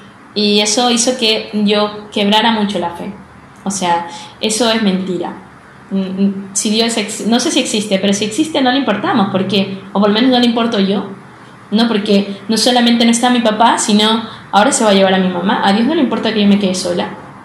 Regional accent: Guayaquil, Guayas, Ecuador; tengo 27 años y soy de Guayaquil, Ecuador.

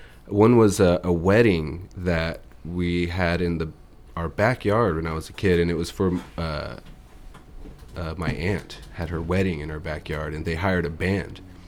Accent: Austin, Texas, United States; I'm from here in Austin. Born and raised.

